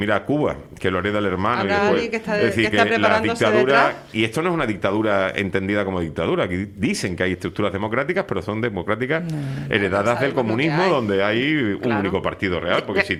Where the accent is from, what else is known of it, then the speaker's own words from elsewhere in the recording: Spain; menos mal que los españoles somos españoles